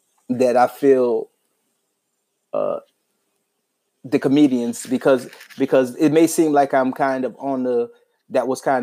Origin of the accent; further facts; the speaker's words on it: New Orleans, Louisiana, United States; now in Dallas, United States; I'm from New Orleans